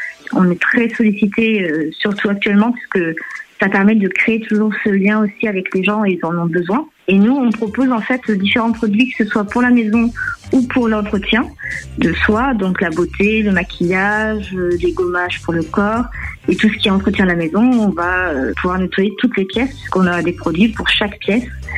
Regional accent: Angoulême, Nouvelle-Aquitaine, France; Alors moi je suis d'Angoulême et je me déplace sur toute la Charente.

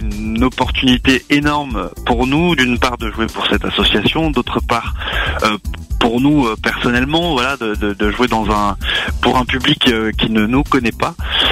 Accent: Pays de la Loire, France; Alors, effectivement, on est des Pays de Loire, plus précisément de la Mayenne.

